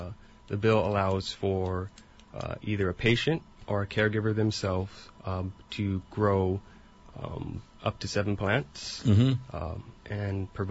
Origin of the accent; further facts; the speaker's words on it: Hawaii, United States; also born or lived in Kauai; Originally from Oahu.